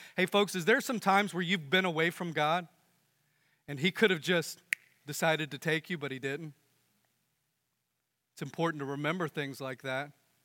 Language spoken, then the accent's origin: English; United States; I grew up in America where I didn't have to wonder where my next meal was going to come from.